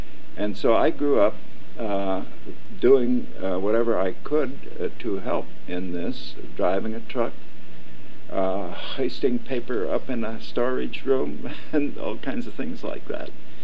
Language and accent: English; St. Louis, Missouri, United States; Well, I grew up in the South Side.